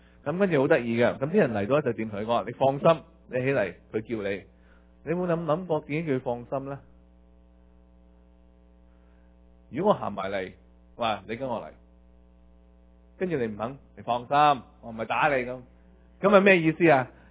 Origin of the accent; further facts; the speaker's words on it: China; 咁但係我哋中國人睇你就啊，嘅年輕已經後生仔幾驕傲啊